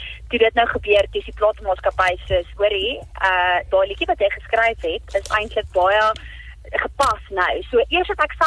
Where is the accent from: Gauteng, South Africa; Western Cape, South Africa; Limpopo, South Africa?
Limpopo, South Africa; Nylstroom; in 'n klein dorpie waar ek groot geword het in Nylstroom in Limpopo.